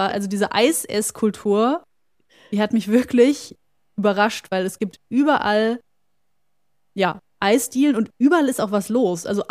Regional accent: Germany; irgendwann einfach ein paar Kronen abgeholt, um was in der Tasche zu haben, wie man das halt so macht als Deutscher.

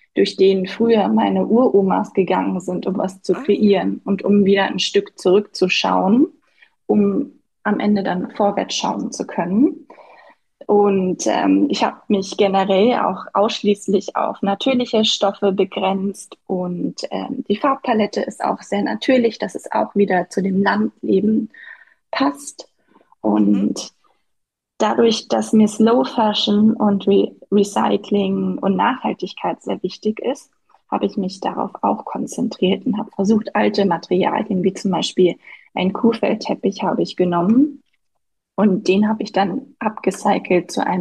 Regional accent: Fulda, Hesse, Germany; wo ich ja herkomme, aus Fulda. Genau, und darum dreht sich tatsächlich auch meine ganze Kollektion um meine Heimat Osthessen.

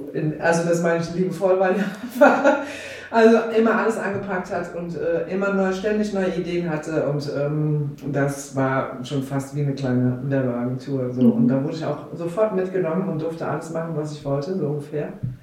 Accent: Groningen, Netherlands; moved away as an adult; now in Koblenz, Germany; Also ich komme ja von Holland, aus Groningen. Bin da geboren und habe da, bis ich 22 war ungefähr, gelebt.

